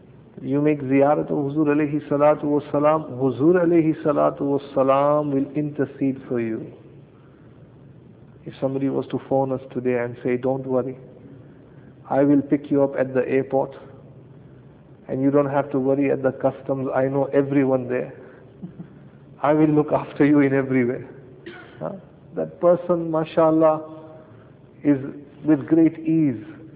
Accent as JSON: {"language": "English", "region": "Gujarat", "country": "India", "said": "these people are of the Gujarati community, MashaAllah. We come from India."}